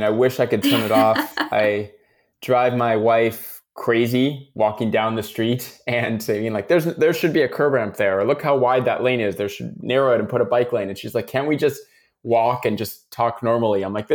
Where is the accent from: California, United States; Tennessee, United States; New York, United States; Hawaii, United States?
California, United States; Los Angeles; I'm born and raised in Los Angeles, which means I was born and raised to drive a car everywhere.